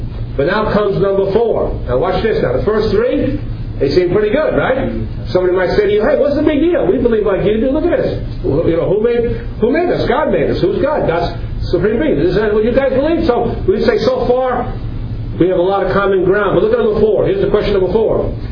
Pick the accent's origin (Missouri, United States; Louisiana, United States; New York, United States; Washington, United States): New York, United States; Flushing; When I was a boy, and I grew up in Flushing, Queens, right here, when I was a boy, I was taught from the Baltimore Catechism.